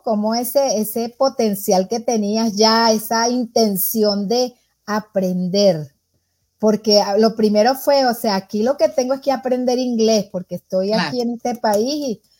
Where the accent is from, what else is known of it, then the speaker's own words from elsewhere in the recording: Venezuela; moved away; después de que salí de Venezuela me tocó rodar por muchos lugares